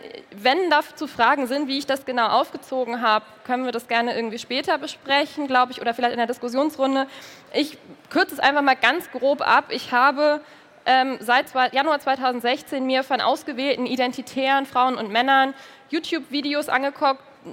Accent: Hamburg, Germany; Also, ja, ich komme aus Hamburg, ich habe meinen Bachelor in Hamburg gemacht, ich habe meinen Master in Hamburg gemacht

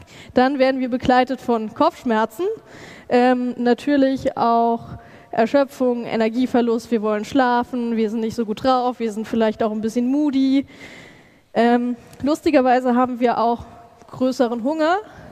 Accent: Regensburg, Bavaria, Germany; Ich komme aus Regensburg, das ist Bayern

